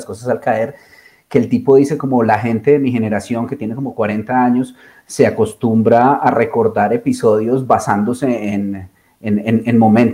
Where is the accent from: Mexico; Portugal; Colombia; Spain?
Colombia; cuántos sentimientos de injusticia de verdad como colombianos tenemos muy clavados en el fondo